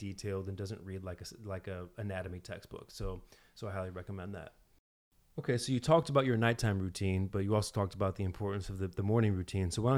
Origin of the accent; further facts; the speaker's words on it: St. Louis, Missouri, United States; he's got the great podcast from my hometown, St. Louis.